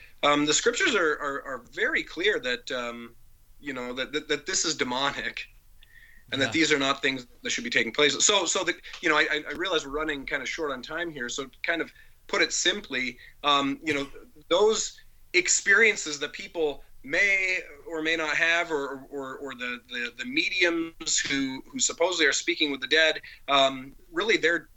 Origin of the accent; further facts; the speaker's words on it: Montana, United States; My understanding is up in the northwest part of the country, you know, where I grew up in Montana, I saw this a bit.